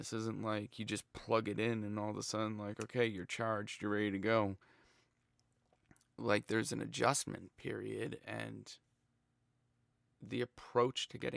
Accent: United States; And as an American, that's a very difficult thing to do.

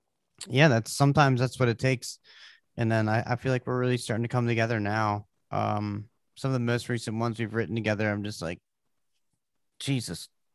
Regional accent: Baltimore, Maryland, United States; I'm not used to like the country type life. Because I grew up in Baltimore

